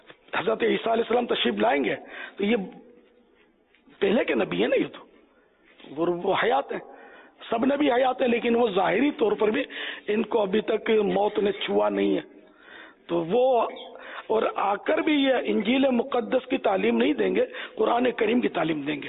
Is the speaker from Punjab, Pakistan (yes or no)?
no; Karachi, Sindh, Pakistan; born there; میں کراچی میں پیدا ہوا.